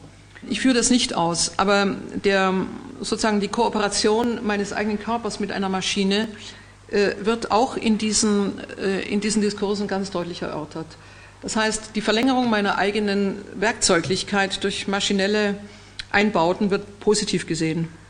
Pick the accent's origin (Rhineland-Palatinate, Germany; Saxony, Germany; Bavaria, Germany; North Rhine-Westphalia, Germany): Bavaria, Germany; Erlangen; ich komme ja aus Erlangen, wo sie häufig gemacht werden